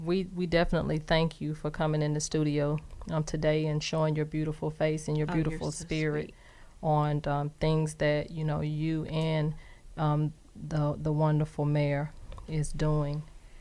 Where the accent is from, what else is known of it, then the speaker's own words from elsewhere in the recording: Columbus, Ohio, United States; I'm from Columbus too